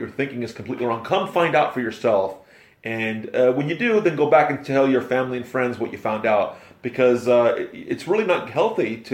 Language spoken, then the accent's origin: English; United States; I'll speak as an American telling you about the American news